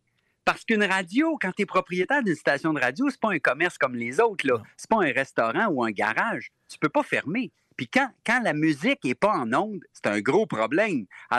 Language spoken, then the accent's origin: French; Laval, Quebec, Canada; tout le monde écoutait cette radio-là quand j'étais petit à Ville-Laval.